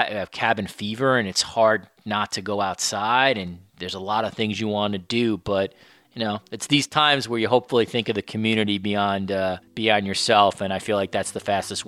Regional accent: United States; now in Canada; I'm very happy to be in Canada, to be honest. That's, you know, I am an American and I will always wish the best for my country. I don't intend to give up my American passport

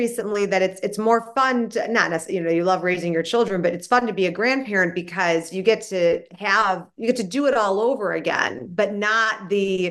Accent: Illinois, United States; And so I hail from Chicago. Still, I'm born and raised in Illinois, I should say. I was born and raised in a suburb outside of Chicago.

